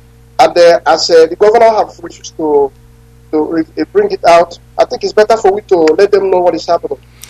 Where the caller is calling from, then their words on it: Amsterdam, North Holland, Netherlands; I'm calling from Amsterdam.